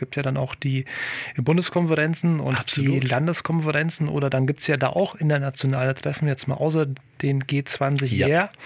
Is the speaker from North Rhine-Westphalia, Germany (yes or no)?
no; Kassel, Hesse, Germany; ich hier aus Kassel. Geboren bin ich im Vogelsberg